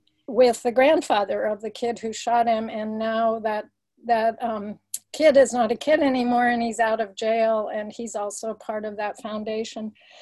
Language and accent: English; California, United States; So I'm from the San Francisco Bay Area, which is Ohlone territory.